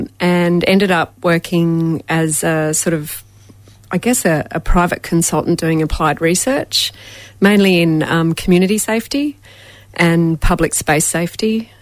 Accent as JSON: {"language": "English", "town": "Sydney", "region": "New South Wales", "country": "Australia", "tie": "born or raised there", "also_born_or_lived": "Brisbane", "said": "I grew up in Sydney, in the Fibros, as they call it, Lidcombe, inner west, in a very multicultural suburb. Went to school with a lot of Vietnamese refugees, Lebanese refugees, and a lot of racist white people. moved to Brizzy as a young teenager"}